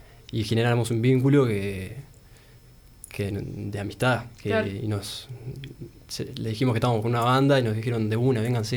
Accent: Solís, Maldonado, Uruguay; Yo soy de Solís

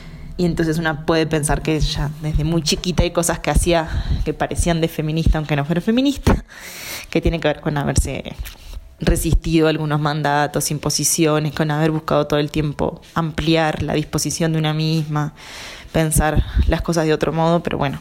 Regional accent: Durazno, Uruguay; also born or lived in Mexico; now in Montevideo, Uruguay; Soy mitad duraznense y mitad montevideana. Nací en Duraznos, ahí crecí y hace muchos años que vivo en Montevideo.

